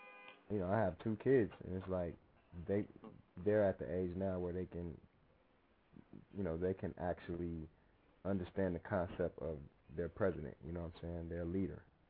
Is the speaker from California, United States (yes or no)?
yes; Compton, California, United States; It was kind of a dedication to … to my hometown, Compton, California. That's basically where I started.